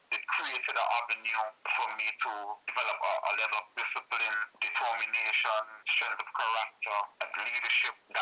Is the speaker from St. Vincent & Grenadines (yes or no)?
yes; St. Vincent & Grenadines; I must say kudos to all Vincentians, my home country